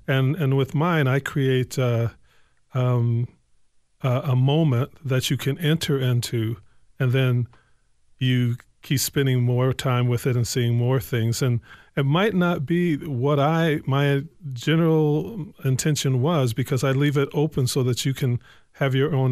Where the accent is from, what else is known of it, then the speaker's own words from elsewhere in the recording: Evanston, Illinois, United States; I'm from Lower Town. I live in Lower Town. I'm from Evanston, Illinois. So some people would like to say Chicago, but I'm from Evanston proper.